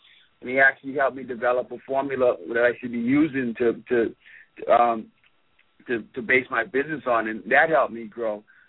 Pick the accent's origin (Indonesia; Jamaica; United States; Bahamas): Bahamas; I grew up in the Bahamas